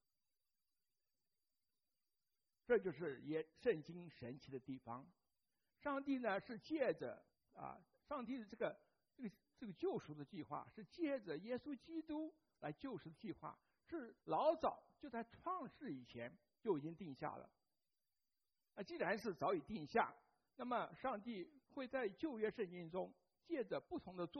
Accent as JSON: {"language": "Chinese", "country": "Taiwan", "tie": "born or raised there", "said": "那记得我很小的时候，我那时候在台湾长大的"}